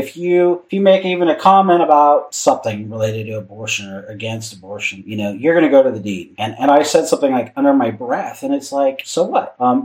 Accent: Seattle, Washington, United States; growing up in Seattle, which, you know, we both did, I heard it often.

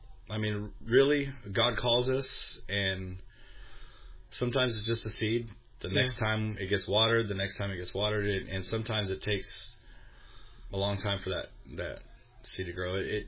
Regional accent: Wyoming, United States; And being that we came from Wyoming, and, I mean, there's this big body of water right there.

